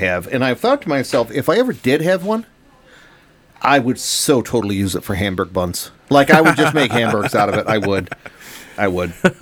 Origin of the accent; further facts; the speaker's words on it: Ireland; Because I'm Irish.